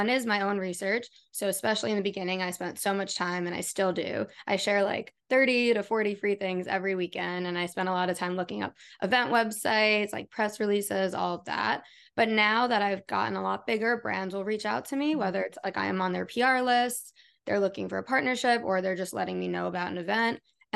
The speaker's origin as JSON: {"language": "English", "region": "New York", "country": "United States", "tie": "born or raised there", "said": "Yeah, so I'm from New York State. I'm from Long Island, so about a 40-minute train ride out of the city. I feel like every month growing up, I used to go into the city, saw Broadway shows."}